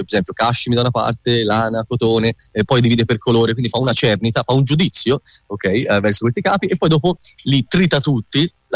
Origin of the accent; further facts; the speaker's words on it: Prato, Tuscany, Italy; also born or lived in Florence; io ovviamente sono nato poi a Firenze e vissuto sempre a Prato, quindi sì, la sento, sono molto molto legato a questa città